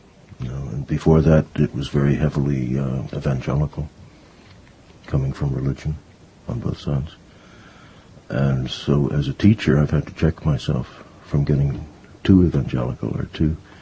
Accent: Rye, New York, United States; Yeah. Grew up in Rye, and then went to boarding school up in Maine, small school.

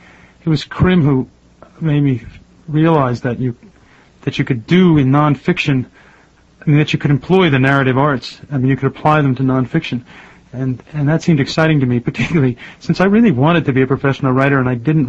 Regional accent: Long Island, New York, United States; No, I was born in New York City, mm-hmm. and I was raised on Long Island

